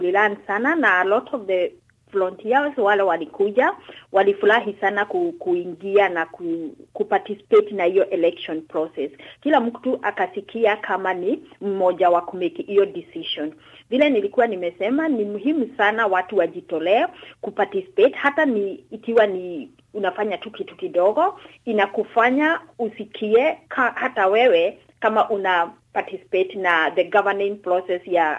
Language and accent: Swahili; Kenya; Najua kule nimetoka kama Kenya hatuna kitu kama hiyo.